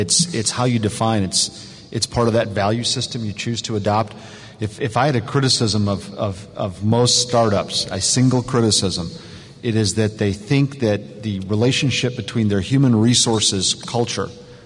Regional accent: California, United States; I'm from California.

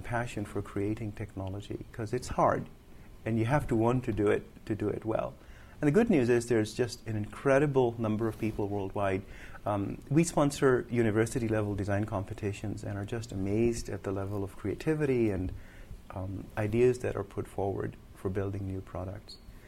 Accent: Lahore, Punjab, Pakistan; moved away as an adult; now in United States; I'm responsible for market development at Cadence. I was born and raised in Lahore in Pakistan and came to school here to attend UC Berkeley and then later Stanford.

